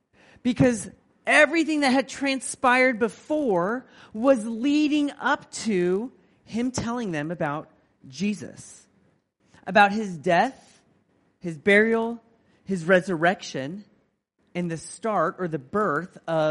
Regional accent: United States; I am from America. America has a very short history compared to a lot of the countries in Asia.

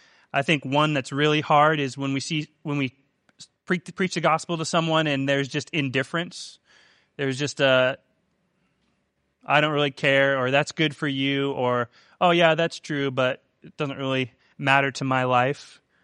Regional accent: Seattle, Washington, United States; You know, I'm from Seattle, Washington

